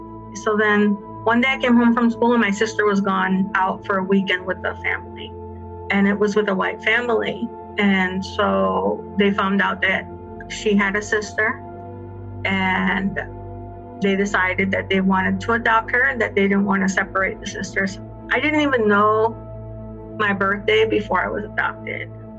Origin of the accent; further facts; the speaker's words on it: Jamaica; born there; I was born in Jamaica in November 15, 1970. My mom is a Jamaican woman and my father is a Canadian gentleman.